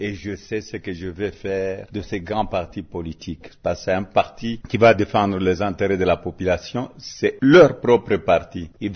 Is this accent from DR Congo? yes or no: yes; DR Congo; born there; J'ai mon passeport congolais, je suis né au Congo.